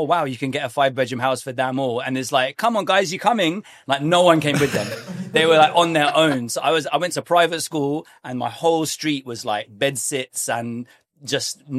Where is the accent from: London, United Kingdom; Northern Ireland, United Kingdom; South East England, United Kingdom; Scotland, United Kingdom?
London, United Kingdom; Harlesden; also born or lived in Ealing; Well, I was born St Mary's Paddington, 5 minutes from where I live now, but I grew up in Harlesden and then Ealing. So okay. I'm pretty much a West guy.